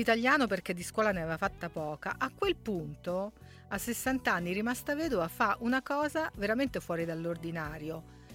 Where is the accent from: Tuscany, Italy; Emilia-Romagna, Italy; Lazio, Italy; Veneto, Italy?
Lazio, Italy; Rome; Allora io mi scuso intanto perché da romana l'accento delle campagne del Mantovano ovviamente non so proprio come farlo